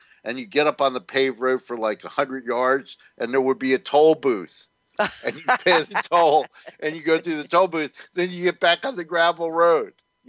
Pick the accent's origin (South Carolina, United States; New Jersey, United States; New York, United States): New Jersey, United States; Newark; I don't think I ever felt unsafe growing up in America. You know